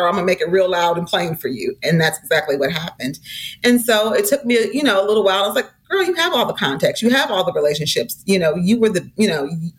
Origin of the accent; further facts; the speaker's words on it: St. Paul, Minnesota, United States; So I'm a child of the 70s, and I was raised in St. Paul, Minnesota, in in the 70s, right? Not a whole lot of diversity.